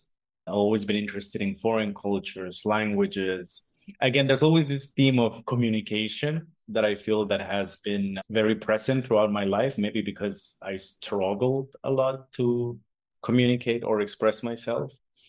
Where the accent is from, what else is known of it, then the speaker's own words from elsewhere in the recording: Mexico; I'm originally from Mexico.